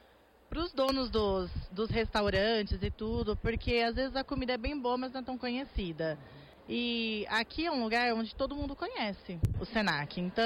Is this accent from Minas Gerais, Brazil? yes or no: no; São Carlos, São Paulo, Brazil; Eu sou de São Carlos, eu já lido com comida e tudo, mas eu vim aprender um pouco mais.